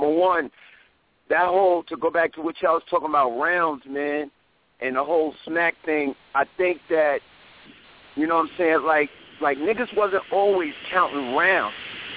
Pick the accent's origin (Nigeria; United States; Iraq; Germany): United States; New York; now in Los Angeles, United States; I'm in L.A. right now, but I'm from New York, man.